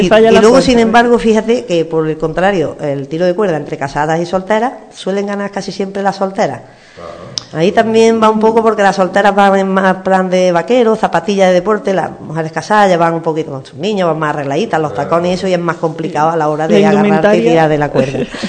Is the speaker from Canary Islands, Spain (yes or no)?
no; Fuente-Tójar, Andalusia, Spain; todavía en mi pueblo, en Fuente Toja, hay todavía mucha tradición de vestirse de flamenca